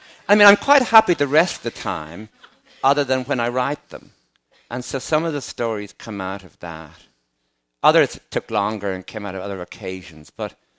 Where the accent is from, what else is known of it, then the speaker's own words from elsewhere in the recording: Enniscorthy, Leinster, Ireland; I'm from Enniscorthy, in County Wexford. Three of my grandparents were born in the town. There are only 6,000 of us.